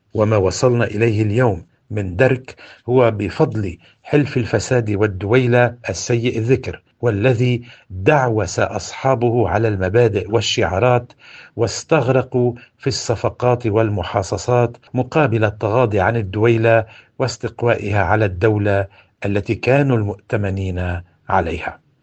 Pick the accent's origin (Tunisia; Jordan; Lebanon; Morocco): Lebanon